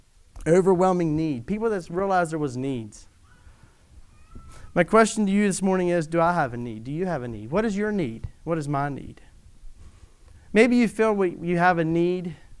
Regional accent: United States; born there; Thanking God I was born in America. So far a free country.

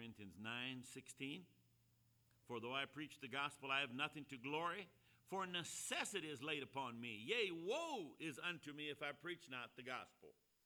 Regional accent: Hawaii, United States; How do you know I'm from Hawaii?

